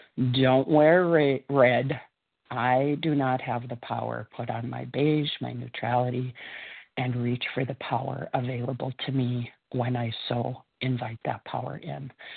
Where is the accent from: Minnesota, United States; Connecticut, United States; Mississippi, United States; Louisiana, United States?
Minnesota, United States; I am from Minnesota, currently blessed to be spending the winter in southern Texas.